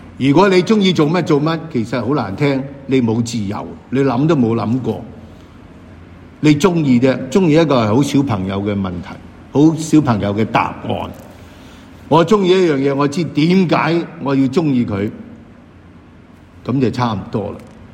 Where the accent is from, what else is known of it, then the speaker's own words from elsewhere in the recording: China; 我哋中国人就咁爱啦吓